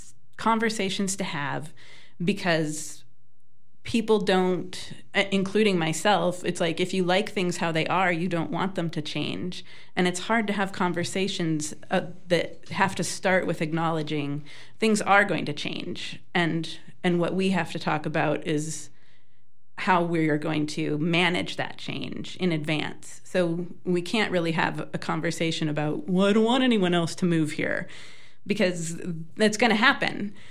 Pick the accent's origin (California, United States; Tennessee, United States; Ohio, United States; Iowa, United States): California, United States; Los Angeles; also born or lived in Portland, United States; I grew up in Los Angeles, which is famous for sprawl. And then I moved to Portland, Oregon area for college.